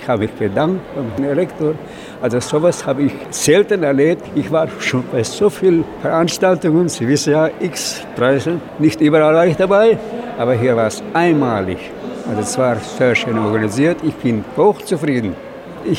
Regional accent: Sântana, Arad County, Romania; wir wollen noch meine Heimatstadt, also unsere Heimatstadt besuchen. St. Anne ist ja Stadt, nicht? Und das Elternhaus möchte ich mal besuchen, unser Haus, das Elternhaus.

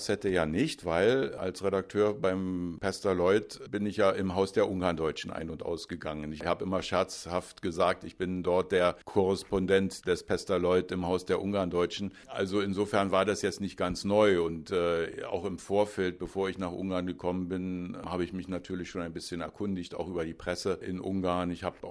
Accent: Berlin, Germany; sondern ich bin ja Deutscher aus Berlin.

